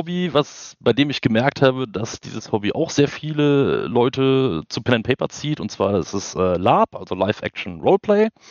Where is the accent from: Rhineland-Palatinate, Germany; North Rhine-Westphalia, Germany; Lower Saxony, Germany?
North Rhine-Westphalia, Germany; Cologne; Ich bin jetzt mittlerweile 35 Jahre jung. Komme aus dem Großraum Köln tatsächlich.